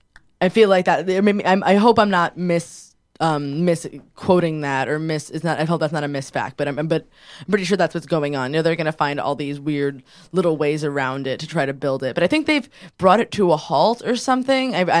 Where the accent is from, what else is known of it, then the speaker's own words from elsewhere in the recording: Brooklyn, New York, United States; Like, I grew up in Carroll Gardens, which is, like, totally gentrified. It was gentrified when I was growing up there.